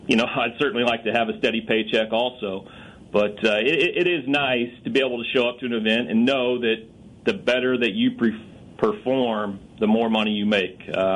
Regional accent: Kansas, United States; So I don't have too much animosity towards Missouri, but I certainly love my home state of Kansas.

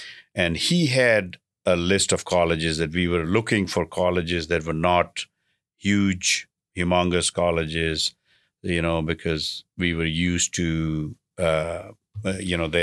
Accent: India; So I grew up in a upper middle class family in India. And when I was growing up in India back in the early 80s

